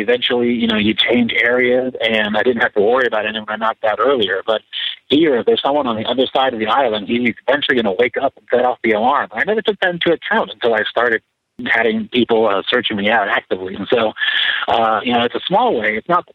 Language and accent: English; Mississippi, United States; I'm from Mississippi.